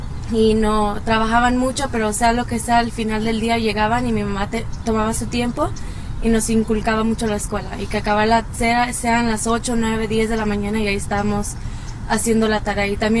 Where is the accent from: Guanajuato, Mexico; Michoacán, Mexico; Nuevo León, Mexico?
Guanajuato, Mexico; Irapuato; born there; En Irapuato, Guanajuato.